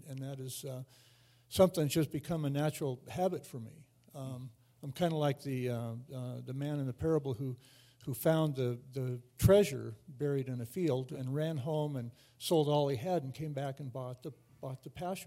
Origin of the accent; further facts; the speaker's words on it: Durango, Colorado, United States; Like I said, I grew up in Durango.